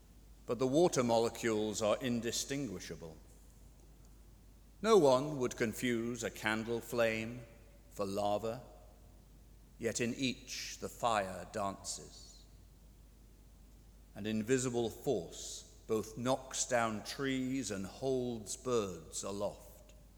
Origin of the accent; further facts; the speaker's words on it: Dublin, Leinster, Ireland; now in United States; I grew up here in Dublin, but for the past 35 years or so, I've lived mostly in the US